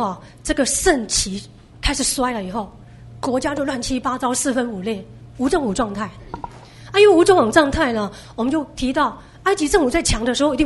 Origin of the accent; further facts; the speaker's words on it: Taiwan; 我们台湾人懂得洗澡什么时候？100年前才会洗澡